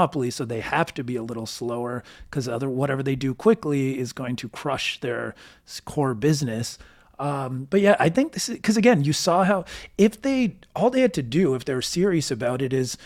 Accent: United States; I mean, I can say this as an Indian American

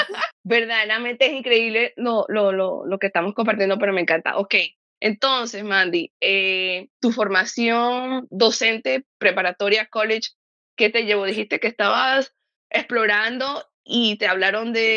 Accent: Panama; now in United States; Yo hice también toda mi escuela en Panamá.

